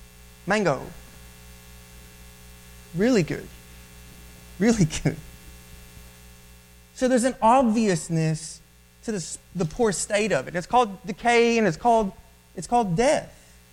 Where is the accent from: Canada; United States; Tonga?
United States; Kentucky; The church that I grew up at in Kentucky, there was a gentleman who had tunnel vision.